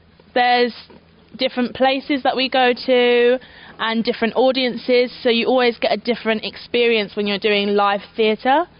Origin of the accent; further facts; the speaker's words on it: England, United Kingdom; So yes, I'm English. That's the country I'm from, England. But my nationality is British.